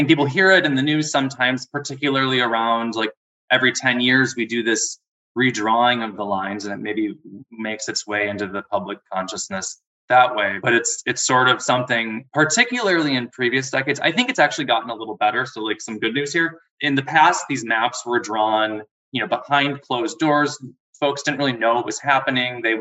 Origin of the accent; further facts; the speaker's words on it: Wisconsin, United States; You know, Wisconsin is my home state is an example of this.